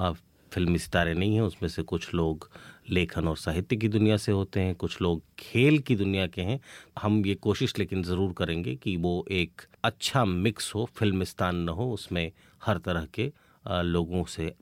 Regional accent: Ranchi, Jharkhand, India; मेरे रांची से आया है, मैं रांची का ही रहने वाला हूँ मूलतः

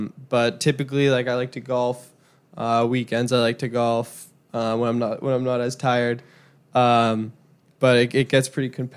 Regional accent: Boston, Massachusetts, United States; Just growing up in Boston, being a Bruins fan

